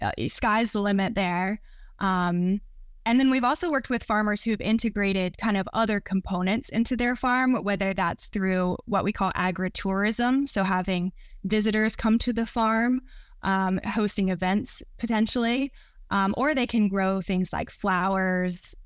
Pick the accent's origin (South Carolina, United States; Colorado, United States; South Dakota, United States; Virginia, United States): South Carolina, United States; like where I grew up in South Carolina, driving down those roads, you just see these massive tobacco fields.